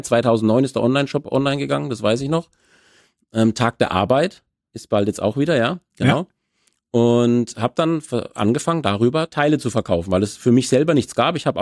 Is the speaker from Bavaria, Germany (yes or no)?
yes; Veitshöchheim, Bavaria, Germany; born there; Ich bin zurzeit 42 Jahre alt. Ich bin in Würzburg geboren, gebürtiger Veitshöchheimer.